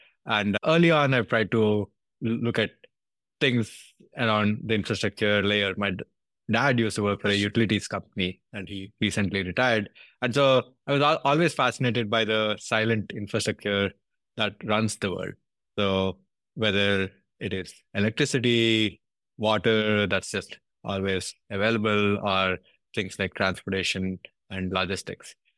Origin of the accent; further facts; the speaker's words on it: India; So I grew up in India and originally in a small town